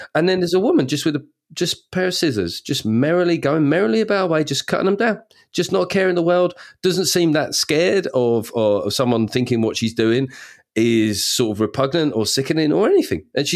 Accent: United Kingdom; as a Brit

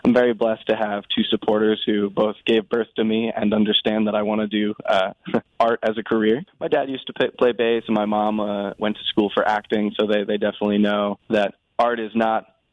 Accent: Garrison, New York, United States; I always tell people I'm from Westchester, but I think legally and actually I am from Putnam County.

